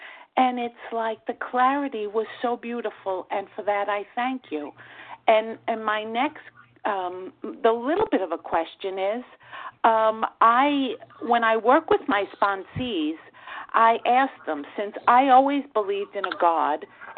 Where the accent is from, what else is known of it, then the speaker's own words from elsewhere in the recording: New York, United States; I am from New York, and I'm a grateful, recovered, compulsive overeater.